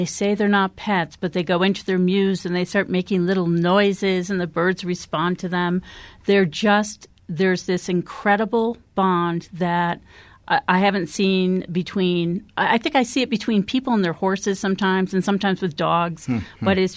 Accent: East, United States; I am not a Westerner. I'm from the East, and so being spending any kind of time in the West was really interesting to me

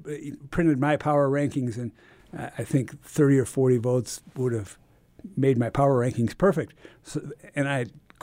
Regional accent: Chicago, Illinois, United States; I was raised in Chicago, you know, and when I was 13, I knew how much money you had to drop with the alderman to get your driveway curb cut

